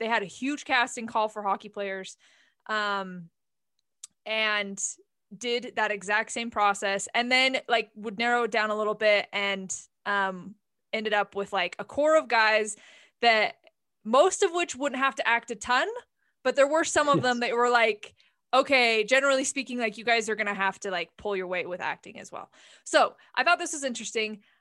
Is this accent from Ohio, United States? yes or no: no; Utah, United States; Oh, we profusely apologize to you because we're from Utah.